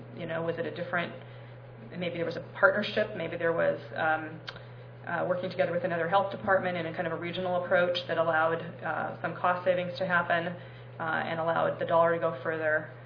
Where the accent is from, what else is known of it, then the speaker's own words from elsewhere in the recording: Seattle, Washington, United States; I'm from Seattle. I hope when you come to Seattle, you eat in our restaurants.